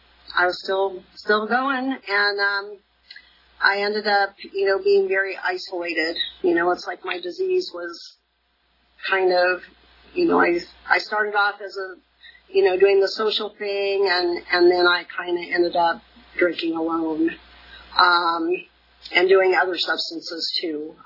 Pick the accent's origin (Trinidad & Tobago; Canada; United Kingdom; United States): United Kingdom; Exeter, South West England; I was born in Exeter and lived there most of my life. Raised in an upper middle class family.